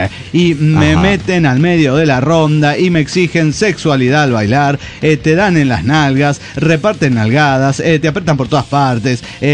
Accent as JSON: {"language": "Spanish", "region": "Oaxaca", "country": "Mexico", "said": "de Oaxaca, México."}